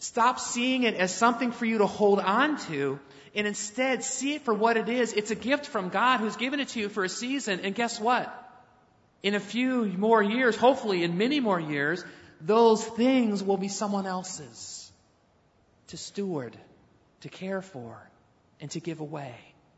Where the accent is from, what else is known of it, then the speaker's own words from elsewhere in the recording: Detroit, Michigan, United States; We're Americans, right? We work hard. We're from Detroit, right? We work hard.